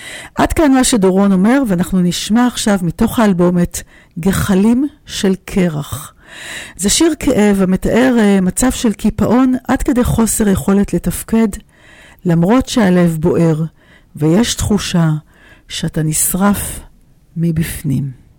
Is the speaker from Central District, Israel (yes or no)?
no; Tel Aviv, Tel Aviv District, Israel; Born and raised, כתל אביבית born and raised.